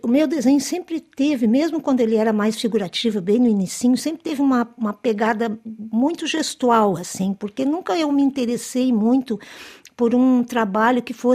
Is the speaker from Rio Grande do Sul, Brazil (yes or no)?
yes; Rio Grande do Sul, Brazil; born there; de onde eu nasci no Pampa Gaúcho, né, na fronteira com o Uruguai, então isso tá na minha memória de infância.